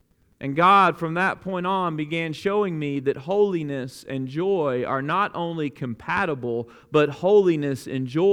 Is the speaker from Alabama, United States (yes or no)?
yes; Alabama, United States; You know, I talk to you often about growing up in Alabama and what that was like